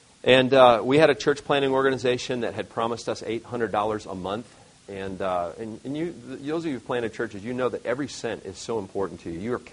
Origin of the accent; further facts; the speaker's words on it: Detroit, Michigan, United States; Charlotte, she's from Charlotte. I'm from Detroit.